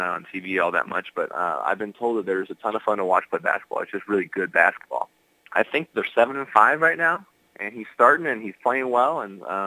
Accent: Iowa, United States; You know, I grew up in Iowa. That wind coming across, you know, the plains is freezing cold.

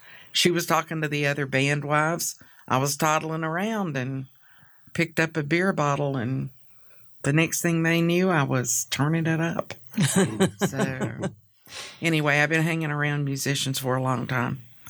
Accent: Kannapolis, North Carolina, United States; now in Hillsborough, United States; And I hail from Kannapolis, North Carolina, home of Dale Earnhardt.

